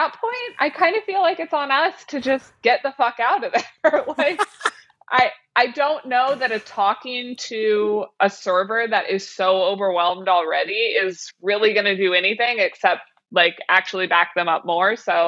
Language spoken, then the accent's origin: English; Kansas City, Missouri, United States; And even that, so I'm from Kansas City, Missouri. And as I've gotten older, I've accepted both Kansas and Missouri and both Kansas cities.